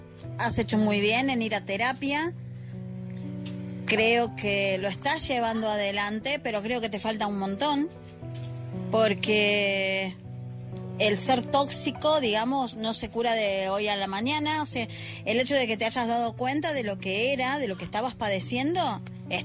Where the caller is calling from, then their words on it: Argentina; desde Argentina